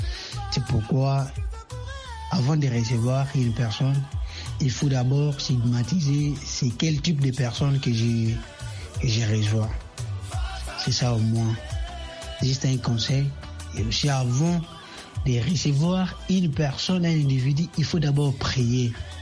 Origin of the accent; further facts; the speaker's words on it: Kananga, Kasaï-Central, DR Congo; Et surtout chez nous ici, chez nous au Congo, précisément à Kanan.